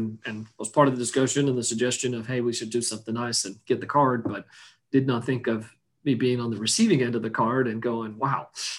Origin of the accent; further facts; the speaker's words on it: Oklahoma, United States; people still think I'm from Oklahoma, but I think I'm just kind of from somewhere up north or some other parts of the United States.